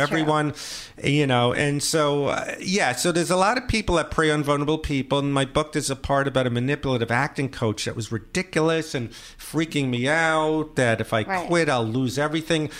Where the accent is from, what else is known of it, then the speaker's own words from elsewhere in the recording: Brooklyn, New York, United States; also born or lived in Manhattan; New York. I'm from Brooklyn, mm-hmm. and then I lived in Manhattan.